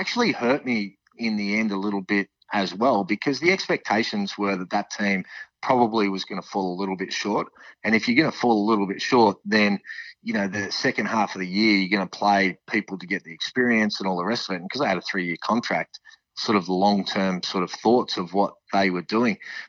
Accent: Australia; But being Australian, they didn't have a lot of belief in players outside of America

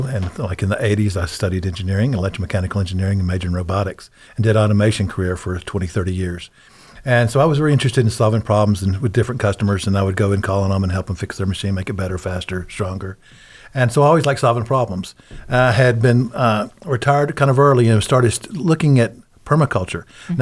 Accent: Georgia, United States; born there; moved away; I came from the Southeast U.S. I was born in Georgia, and there was very little organic gardening going on.

